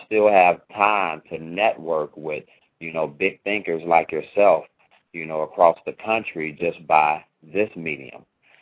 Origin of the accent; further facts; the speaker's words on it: Chicago, Illinois, United States; You know, so that's one thing about growing up in Chicago. You just have that feeling that the lake is so close.